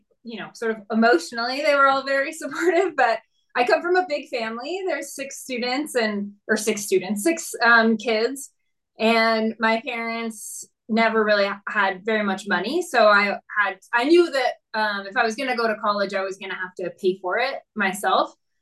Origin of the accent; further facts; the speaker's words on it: Anchorage, Alaska, United States; Yeah, so I grew up in Anchorage, Alaska, and I spent a lot of time outside.